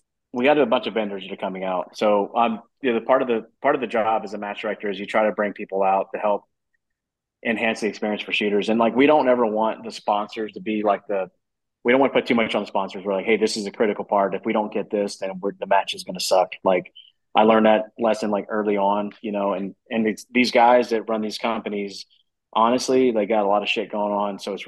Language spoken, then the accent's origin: English; Trinidad & Tobago; I'm from Trinidad originally.